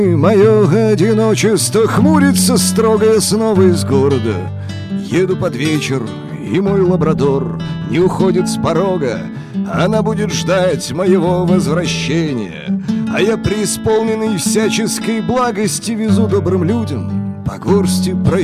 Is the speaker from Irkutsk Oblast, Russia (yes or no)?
no; Yekaterinburg, Sverdlovsk Oblast, Russia; born there; also born or lived in Saint Petersburg / Kirov; now in Rostov-on-Don, Russia; У меня папа военный, поэтому я родился в Свердловске, жил в Питере, потом 18 лет, 19 где-то в Кирове, Вятка. Потом переехал в Ростов, и вот сейчас 10 лет в Ростове живу.